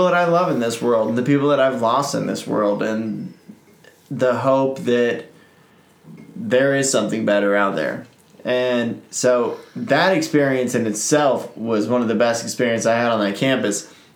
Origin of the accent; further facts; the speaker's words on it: Oklahoma, United States; And just rewind a bit because I'm from Oklahoma.